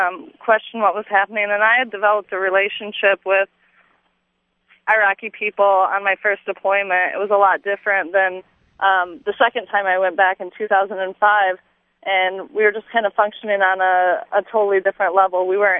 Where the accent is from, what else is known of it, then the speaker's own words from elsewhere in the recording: Clio, Michigan, United States; I am. I was raised in Clio.